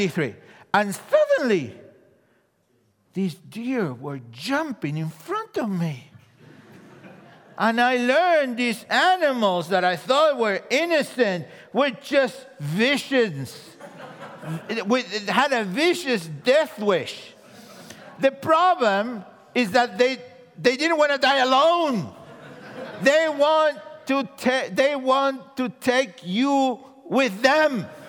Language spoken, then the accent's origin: English; Argentina; I'm a Jew from Argentina. That's why I have an accent. So that's, you know, I'm a Jutino. Why? Because I'm a Jew and I'm a Latino.